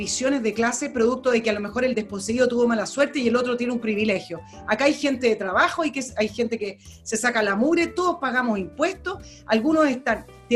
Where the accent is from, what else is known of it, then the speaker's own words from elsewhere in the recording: Chile; Resulta que soy ciudadana chilena, pago mis impuestos